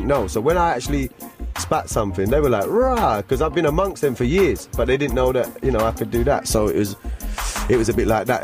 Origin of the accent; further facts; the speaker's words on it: Ipswich, East of England, United Kingdom; When I was growing up in Ipswich